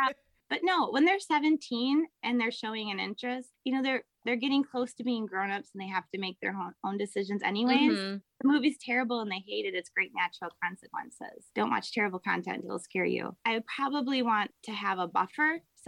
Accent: Wisconsin, United States; I should say, I grew up in Wisconsin, and they're very open with alcohol.

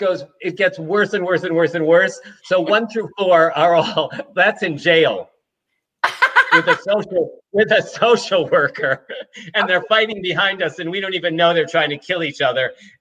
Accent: Chicago, Illinois, United States; And I'm like part of the Jewish mafia. I'm from Chicago.

